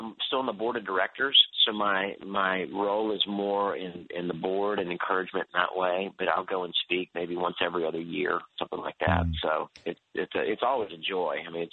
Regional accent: Houston, Texas, United States; We're buddies from Houston, and Senator Cruz is also Houstonian and goes to our church.

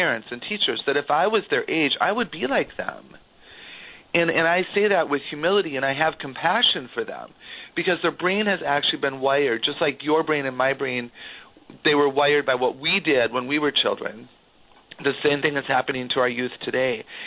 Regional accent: Wauwatosa, Wisconsin, United States; now in Green Bay, United States; I grew up in Wauwatosa, a suburb of Milwaukee, and went to Wauwatosa East High School, the Red Raiders

